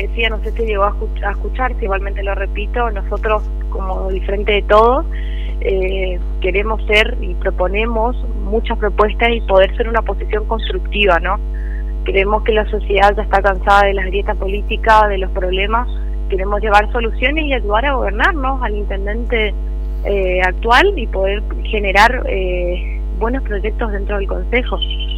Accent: Santo Tomé, Argentina; más allá que me fui a estudiar, a trabajar a otros lugares, siempre regresé a mi pueblo, y siempre estoy regresando y realizando diferentes acciones comunitarias, propuestas

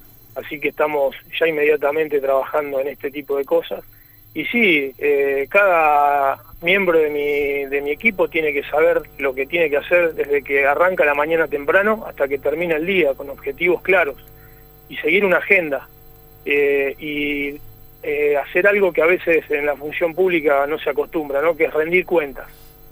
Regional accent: Santa Fe, Argentina; de dónde vengo, dije recién, de un pueblo muy muy chico del interior de la provincia. Fui a estudiar a Rosario

